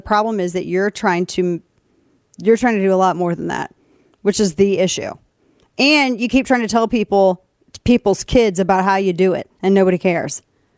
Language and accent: English; St. Louis, Missouri, United States; takes place in my home state and in my hometown of St. Louis, which was crazy to see a hospital that, because Kane and I are both St. Louisans, homegrown